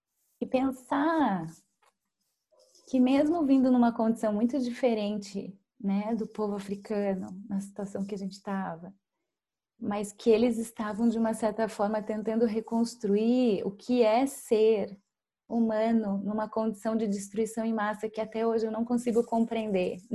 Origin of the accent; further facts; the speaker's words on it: Japan; now in Brazil; E eu não entendia o porquê existia um preconceito interno no meu país de origem, sendo que todo mundo era japonês.